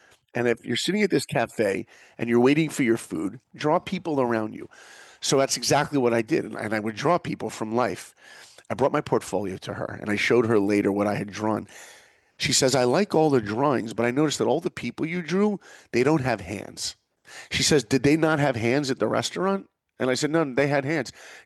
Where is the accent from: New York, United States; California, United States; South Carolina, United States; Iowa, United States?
New York, United States; So I grew up in New York, in Long Island, very far from Hollywood, very far from films.